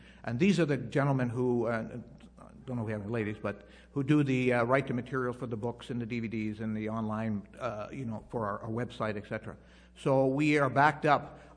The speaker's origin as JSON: {"language": "English", "town": "Woodbridge", "region": "Ontario", "country": "Canada", "tie": "born or raised there", "also_born_or_lived": "Milton / Sarnia / Scarborough", "said": "I grew up actually in Ontario. I was born in Schaumburg, Ontario. I grew up in Woodbridge, and then my moved to Milton"}